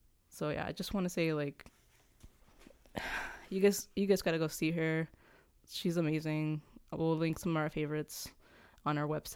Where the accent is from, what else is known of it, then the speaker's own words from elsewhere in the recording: Texas, United States; now in Los Angeles, United States; I live in Los Angeles, but I am from Texas